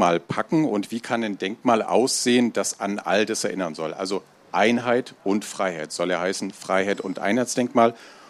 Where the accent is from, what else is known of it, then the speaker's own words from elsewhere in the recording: East Germany, Germany; Wir sind beide im Osten geboren und aufgewachsen und haben den Mauerfall also erlebt als Kinder.